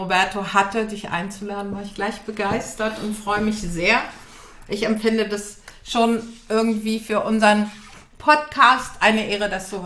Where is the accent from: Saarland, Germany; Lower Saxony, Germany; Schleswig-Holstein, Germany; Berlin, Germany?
Lower Saxony, Germany; Göttingen; in Göttingen, wo ich herkomme